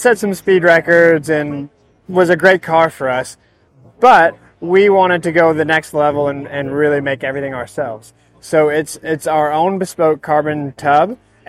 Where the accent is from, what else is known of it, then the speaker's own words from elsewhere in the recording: Texas, United States; And we're from Texas, and we love that.